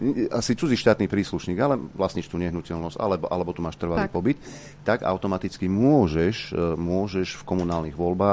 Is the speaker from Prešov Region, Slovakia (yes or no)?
no; Nitra, Nitra Region, Slovakia; a kto som ja, chlapec z Klokočiny